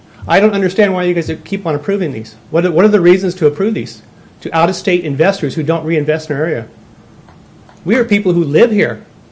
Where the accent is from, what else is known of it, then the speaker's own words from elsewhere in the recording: California, United States; No, I'm from California.